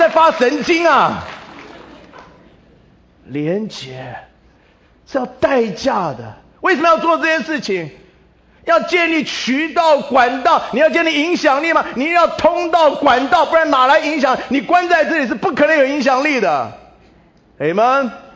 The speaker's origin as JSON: {"language": "Chinese", "country": "China", "said": "我很多时候我们中国人就是在这样北美的社会里，我们常常很退缩。"}